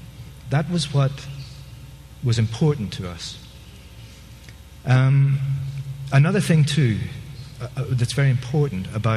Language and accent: English; Ireland; to me as a youth was I grew up in Ireland in the late 60s and 70s. I was kind of a teenager in the late 60s, 70s.